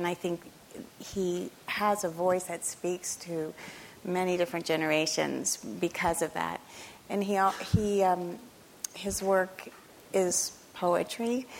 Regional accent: Memphis, Tennessee, United States; Well, when I was a girl, I grew up in Memphis, Tennessee.

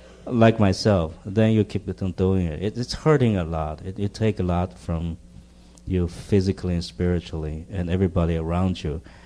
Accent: Taiwan; It was a hidden desire growing up in Taiwan because it was regarded very low

